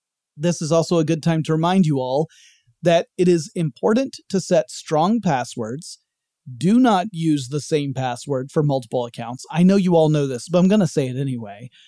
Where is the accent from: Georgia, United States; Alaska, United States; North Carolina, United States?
Georgia, United States; the states that topped that list were Nevada again, Delaware, Florida, Maryland, and my home state of Georgia.